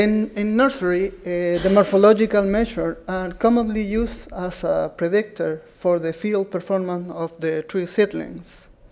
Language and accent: English; Chile; I come from Chile, of the Universidad de Concepción.